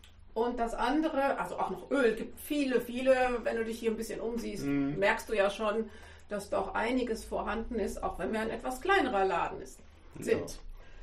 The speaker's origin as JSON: {"language": "German", "region": "North Rhine-Westphalia", "country": "Germany", "said": "als Stehrümken, sagt man bei uns im Sauerland immer."}